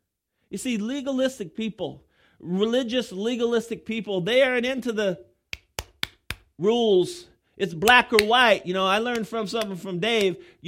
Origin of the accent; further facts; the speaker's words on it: Illinois, United States; now in Wisconsin, United States; I'm from Illinois. I didn't tell anybody. I was from Illinois for a long time when I moved to Wisconsin.